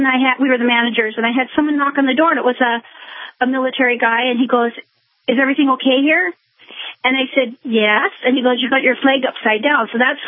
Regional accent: Mason City, Iowa, United States; I grew up in Iowa. You were talking about Iowa, where this guy hung the flag upside down. I'm from Mason City.

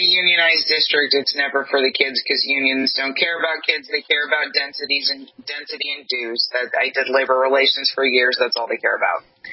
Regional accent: New York, United States; Yeah, I'm from New York.

